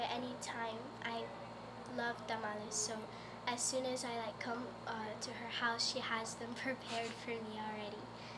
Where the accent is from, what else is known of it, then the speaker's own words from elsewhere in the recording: Corpus Christi, Texas, United States; Corpus Christi, Texas.